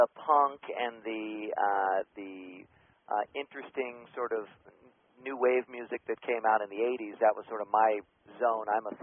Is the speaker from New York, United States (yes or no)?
no; California, United States; Right here. I'm an Orange County boy, and my parents came here.